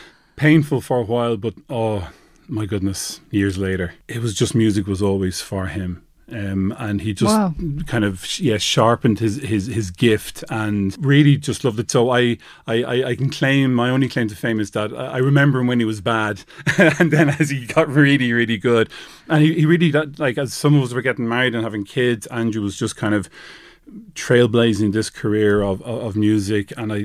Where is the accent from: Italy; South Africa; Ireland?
Ireland; Dublin, Leinster; Yeah, born and reared South County Dublin.